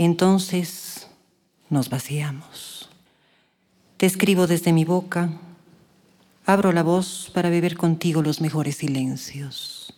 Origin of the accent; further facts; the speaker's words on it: Cuenca, Azuay, Ecuador; Como ustedes saben, soy cuencana y la ciudad de Cuenca para mí ha sido mi madre, mi enemiga, mi confidente, en fin.